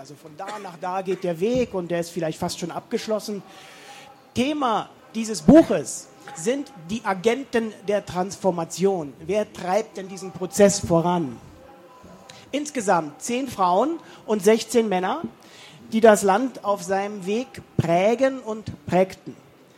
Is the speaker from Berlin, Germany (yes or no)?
yes; Berlin, Germany; born there; also ich bin in West-Berlin geboren